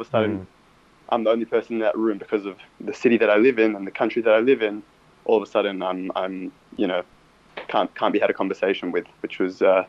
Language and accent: English; Melbourne, Victoria, Australia; Look, I grew up in Melbourne, Australia